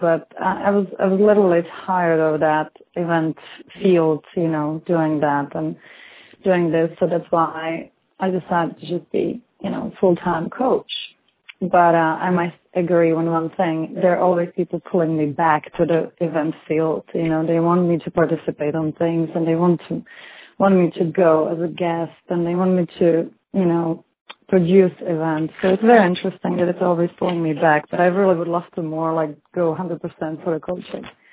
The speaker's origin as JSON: {"language": "English", "country": "Czechia", "moved": "yes", "lives_now": "Washington, United States", "said": "I'm originally from Czech Republic. Now I live in D.C. for the past 9 years."}